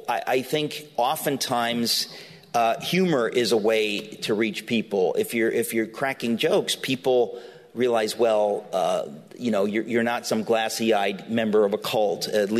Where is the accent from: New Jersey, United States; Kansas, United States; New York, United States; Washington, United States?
New York, United States; New York City; I mean, I grew up in New York City.